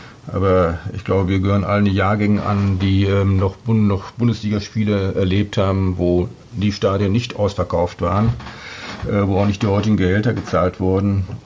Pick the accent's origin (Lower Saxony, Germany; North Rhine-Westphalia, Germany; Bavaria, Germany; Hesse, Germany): North Rhine-Westphalia, Germany; Kamen; Ich bin in der Nähe von Dortmund aufgewachsen, in Kamen. Die meisten nur durch die Verkehrsnachrichten bekannt.